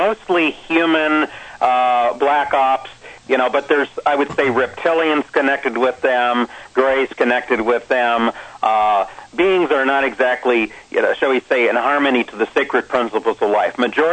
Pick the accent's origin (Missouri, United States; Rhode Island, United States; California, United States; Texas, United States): California, United States; Vista; growing up in Southern California in a little town called Vista, about 7 miles from a town called Oceanside, which is about 40 miles north of San Diego.